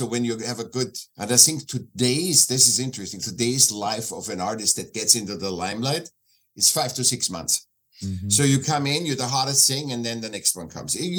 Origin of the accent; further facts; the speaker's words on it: Vienna, Austria; born there; English is a second language; I was born in Vienna, in Austria, and I was a sick child